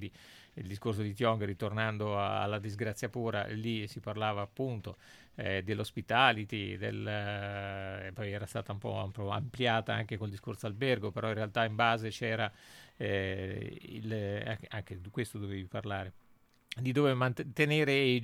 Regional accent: Ancona, Marche, Italy; e per me insomma da anconetano e da tifoso è sempre una delusione

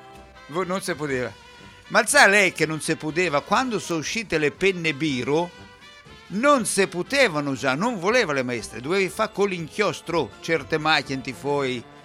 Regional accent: Ancona, Marche, Italy; born there; Io sono nato in Ancona

